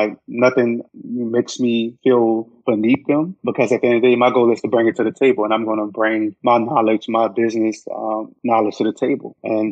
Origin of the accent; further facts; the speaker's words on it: Louisiana, United States; Like, growing up in Louisiana, man, my grandfather taught us everything.